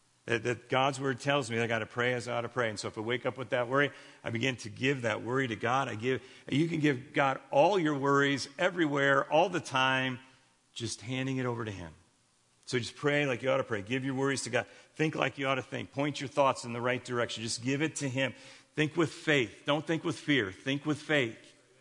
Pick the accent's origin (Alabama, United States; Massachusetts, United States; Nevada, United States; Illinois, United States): Illinois, United States; Chicago; I grew up in the city. I was born and raised right near Wrigley Field in Chicago, where the Cubs play. You could hear the cheers at my house when a home run was hit.